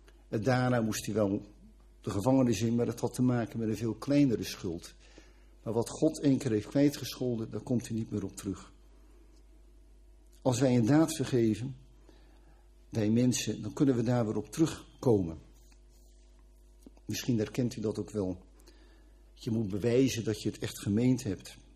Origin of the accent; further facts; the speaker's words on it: Katwijk, South Holland, Netherlands; ik kom uit Katwijk, dat herken ik wel